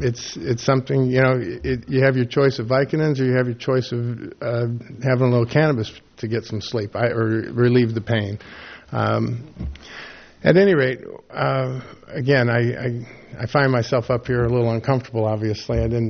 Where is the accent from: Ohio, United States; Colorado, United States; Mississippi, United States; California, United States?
California, United States; And again, we're not from Morro Bay. We're from Five Cities, but we'd sure like to come to Morro Bay and actually move here if at all possible.